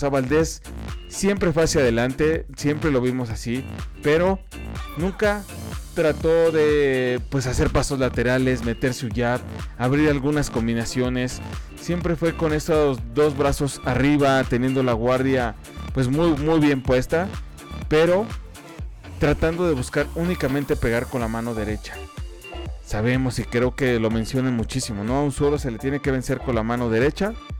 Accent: Mexico; guerrero mexicano, sabemos que así somos los mexicanos

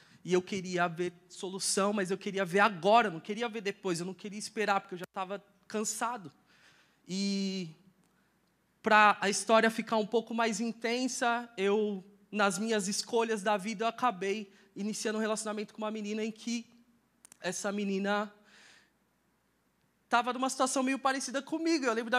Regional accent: São Paulo, Brazil; eu cresci na Quebrada, lá no fundão de São Paulo, num lugar chamado Cidade Tiradentes, nos anos 90

